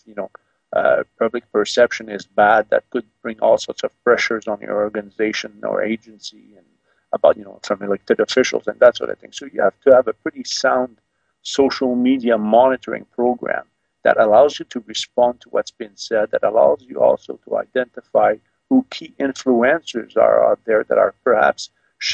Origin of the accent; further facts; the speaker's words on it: Oakville, Ontario, Canada; I'm from Oakville.